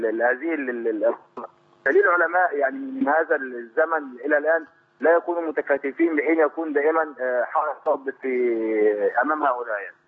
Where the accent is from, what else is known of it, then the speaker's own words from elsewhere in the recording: Egypt; عندنا في مصر